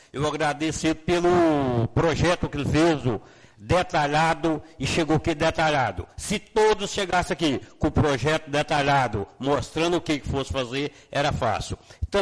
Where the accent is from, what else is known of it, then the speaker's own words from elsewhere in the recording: Figueirópolis, Tocantins, Brazil; born there; todo o povo de Figueirópolis, a comunidade Rainha da Paz, da onde eu nasci